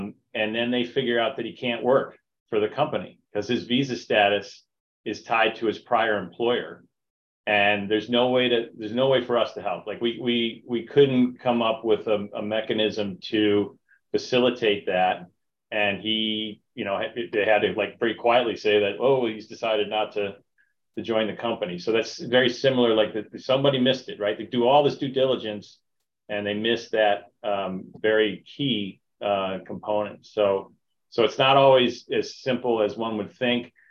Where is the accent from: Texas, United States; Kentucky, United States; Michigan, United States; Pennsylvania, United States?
Michigan, United States; also born or lived in Wisconsin; I grew up in Western Michigan and Wisconsin, and I hate Ohio State.